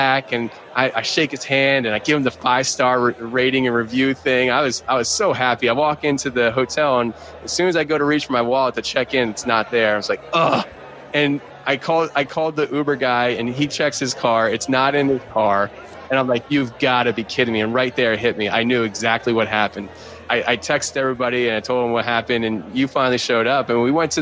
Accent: Philadelphia, Pennsylvania, United States; I don't know where anything is. I'm from Philly.

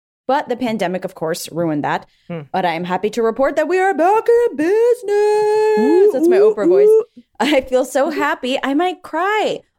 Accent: Miami, Florida, United States; I grew up in Miami. I have a lot of Cuban friends in the diaspora who some have gone back, some have not.

